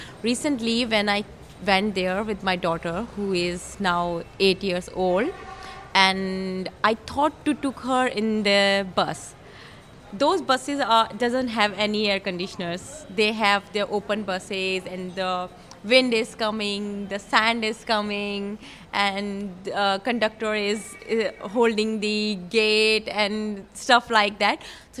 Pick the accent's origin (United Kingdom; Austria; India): India; Jaipur, Rajasthan; And I grew up in Jaipur, Rajasthan, India.